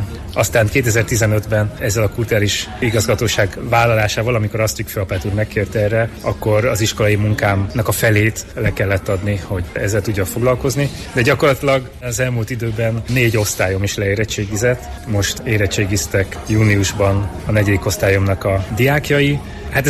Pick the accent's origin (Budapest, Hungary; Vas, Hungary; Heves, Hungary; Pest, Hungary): Vas, Hungary; Szombathely; Én Szombathelyen külvárosában, Herényben nőttem fel